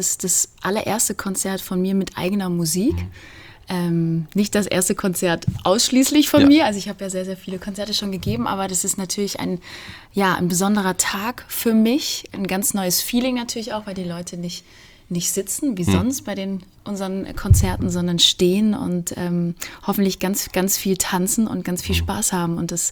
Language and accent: German; Baden-Württemberg, Germany; now in New York, United States; als kleines Mädchen im Schwarzwald